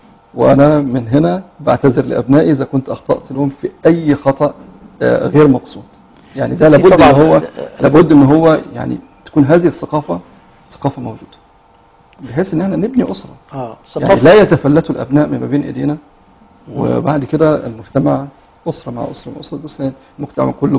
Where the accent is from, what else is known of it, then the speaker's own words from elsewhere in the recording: Egypt; في مثل يعني شعبي أو قديم عندنا في مصر يقولك إيه، لقيني ولا تغديني.